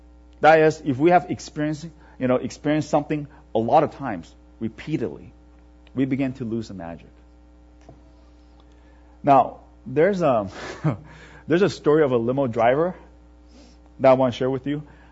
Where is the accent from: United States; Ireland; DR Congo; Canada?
Canada; in Canada, where I grew up. I remember when I was growing up in Canada